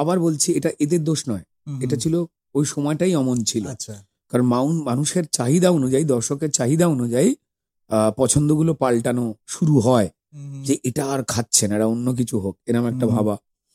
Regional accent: Jagachha, West Bengal, India; Howrah Santragachi junction স্টেশনের কাছে আমার বাড়ি জগাছা

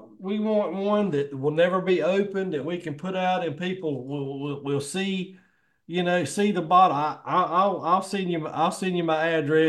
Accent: North Carolina, United States; Well, I'm so glad I grew up in the South. I've lived in North Carolina. I'm 53 years old. This is the only place I've ever lived.

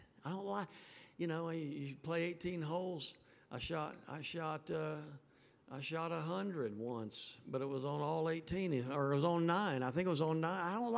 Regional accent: North Carolina, United States; It happened in my home state where I live, down the road from me in Greensboro, North Carolina.

